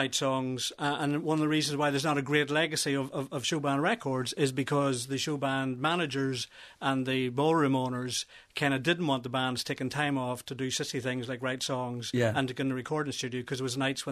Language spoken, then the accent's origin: English; Magherafelt, Northern Ireland, United Kingdom; I grew up in Ulster and Marafelt around this period